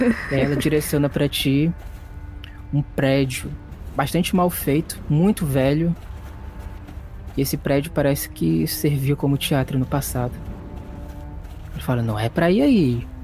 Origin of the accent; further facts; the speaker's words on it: Minnesota, United States; Portuguese is a second language; Como eu disse, eu também sou da América, eu sou de Minnesota